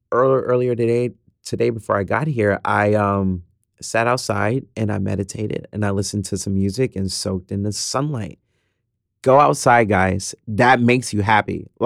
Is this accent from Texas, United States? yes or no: yes; Houston, Texas, United States; being in Houston and growing up in Houston, this is a city nothing but creative people.